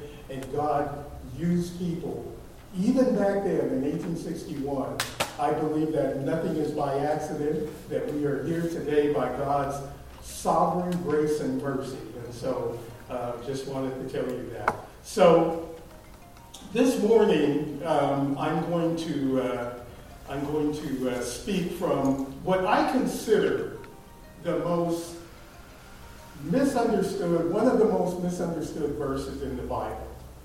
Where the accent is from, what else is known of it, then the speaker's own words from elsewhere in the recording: Sacramento, California, United States; I grew up here in Sacramento. I'm a native here. You don't find many natives in Sacramento, but I am a native of Sacramento.